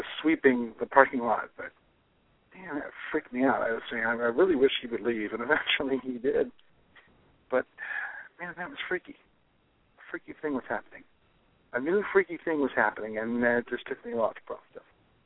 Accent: United States; born there; I am a Native American in the sense that I was born in America.

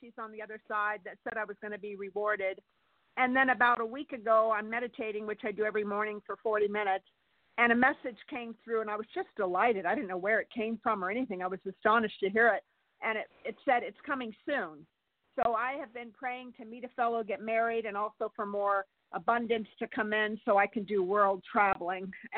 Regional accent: California, United States; I'm from California.

